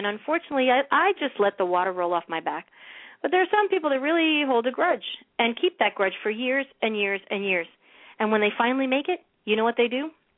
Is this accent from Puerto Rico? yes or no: yes; Puerto Rico; I might be Puerto Rican, but I grew up around Cubans all my life.